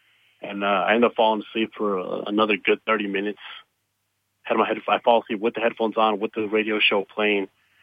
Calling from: Las Vegas, Nevada, United States; from Las Vegas.

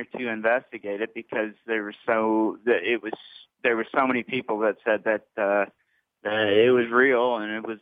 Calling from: Adams, Tennessee, United States; Hey, I'm calling from Adams, Tennessee.

